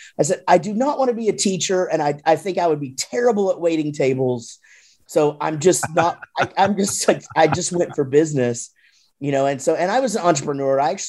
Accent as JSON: {"language": "English", "town": "Wichita Falls", "region": "Texas", "country": "United States", "said": "I'm from Wichita Falls, Texas, and it's a real small town."}